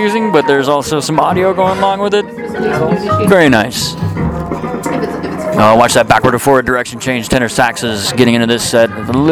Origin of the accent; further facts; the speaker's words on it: Portland, Oregon, United States; I'm from Portland, Oregon.